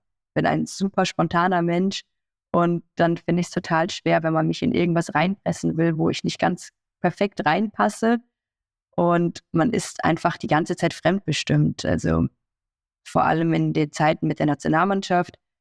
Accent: Cologne, North Rhine-Westphalia, Germany; Aber als Kölnerin, das ist anders.

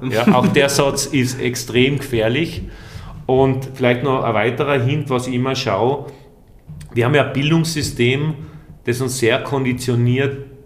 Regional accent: Austria; als Österreicher, überzeugter Österreicher, der gern da lebt

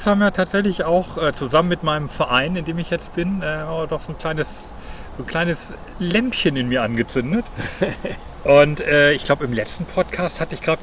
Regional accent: Germany; Als Deutscher hast du meistens 2 Wertungszahlen, das heißt diese deutsche Wertungszahl und dann das internationale Elo.

